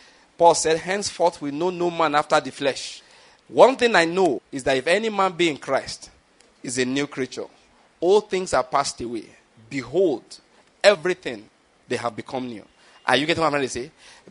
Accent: Ondo, Nigeria; I am from Ondo State. The only language we have in common, physically speaking, is English language.

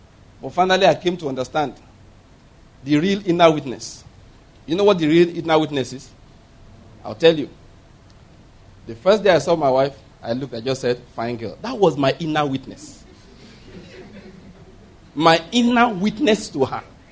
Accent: Ondo, Nigeria; my father was born in Ondo State. I was born in Ondo State. That means I'm second, third, fourth generation, seventh generation Ondo State man.

